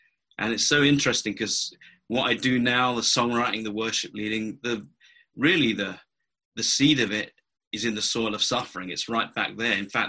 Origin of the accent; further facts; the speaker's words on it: England, United Kingdom; now in California, United States; Well, I come from England. Some people think I come from Australia, and I live in California.